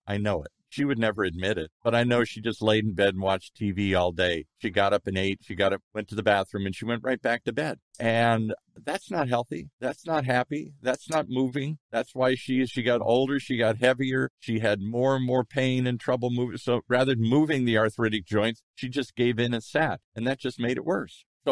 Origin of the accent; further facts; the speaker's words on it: Ireland; Well, I'm Irish. That happens all the time.